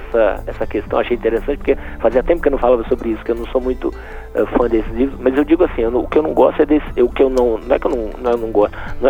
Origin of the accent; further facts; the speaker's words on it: São Paulo, Brazil; na verdade, eu sou de São Paulo, nasci lá